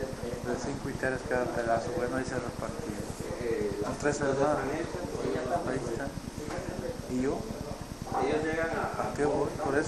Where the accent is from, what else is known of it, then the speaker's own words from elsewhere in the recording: Zamora, Michoacán, Mexico; Solamente en mi tierra.